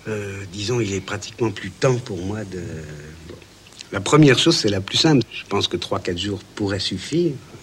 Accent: Paris, Île-de-France, France; J'ai jamais été, depuis que je suis parisien, c'est-à-dire depuis ma naissance

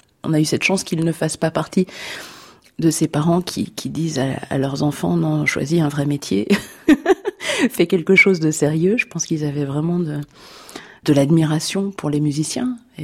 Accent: Le Chambon-Feugerolles, Auvergne-Rhône-Alpes, France; also born or lived in Firminy; je suis née à Firminy parce que l'hôpital était à Firminy, mais j'ai grandi au Chambon-Feugerolles, qui est une petite ville qui se situe entre Firminy et Saint-Étienne.

